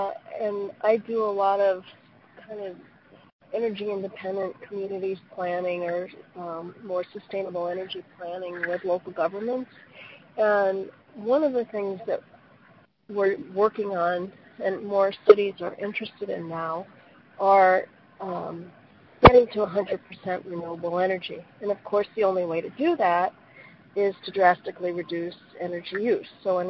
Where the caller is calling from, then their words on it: Wisconsin, United States; I'm calling from Wisconsin